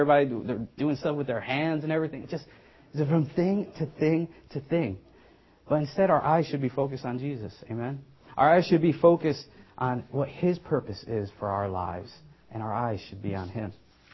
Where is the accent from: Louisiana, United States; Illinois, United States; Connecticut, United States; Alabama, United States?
Illinois, United States; Chicago; From growing up in Chicago, biggest thing around there is Oprah, unfortunately.